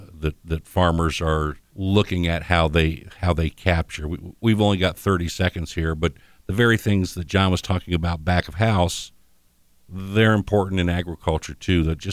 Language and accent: English; Kenton, Ohio, United States; Back in the day, I grew up in Kenton, so your restaurant choices were pretty small.